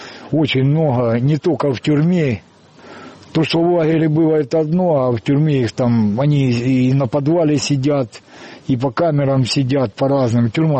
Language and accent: Russian; Ukraine; Моя родина Украина, я с Украины.